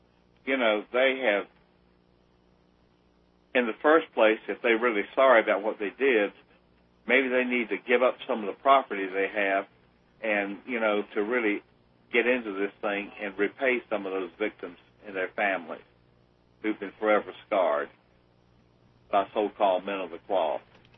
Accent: South Carolina, United States; I grew up in South Carolina, the only state that tried to make war on the rest of the country.

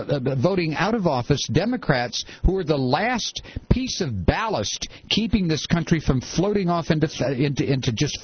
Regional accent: United States; I'm an American people

